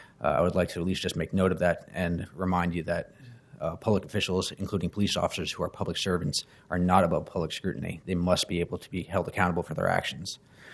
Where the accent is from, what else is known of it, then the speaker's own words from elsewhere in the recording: Philadelphia, Pennsylvania, United States; I'm relatively new to your city. I'm a transplant from Philadelphia.